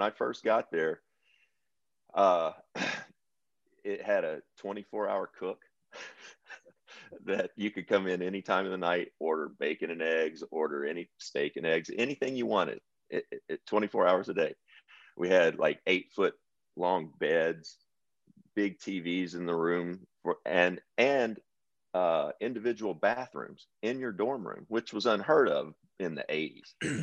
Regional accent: Kentucky, United States; Well, you know, I grew up in Western Kentucky, and I had initially committed to Louisville.

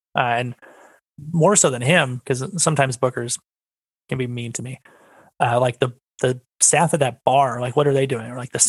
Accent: California, United States; now in Nashville, United States; I grew up in Southern California. I mean, it gets gloomy there, but not like I live in Nashville now

